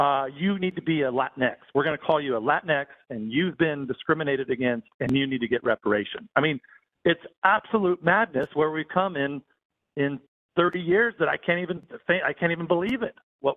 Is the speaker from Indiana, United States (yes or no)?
no; California, United States; I mean, hell, I grew up in the San Joaquin Valley